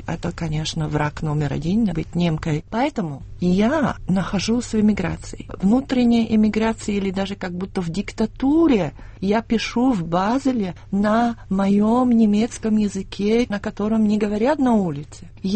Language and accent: Russian; Slovakia; first language Slovak; Russian is a second language; И когда я приезжаю в Словакию, у меня голос становится низким. Мой родной язык, он резонанс идет со всего тела, действительно.